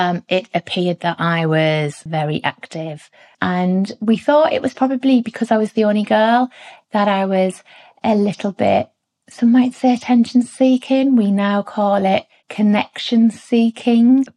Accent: Middlesbrough, North East England, United Kingdom; I grew up in the east side of Middlesbrough in a council estate called Thorntree.

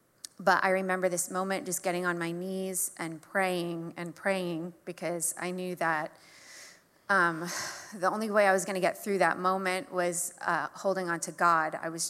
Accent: New York, United States; And I grew up on Long Island, and there was a train station that it ran straight through to New York.

